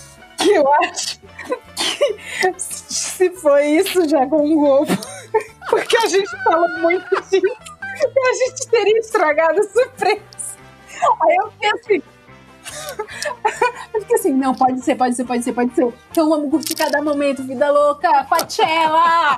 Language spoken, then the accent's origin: Portuguese; Ceará, Brazil; Eu sou cearense, da periferia do Ceará.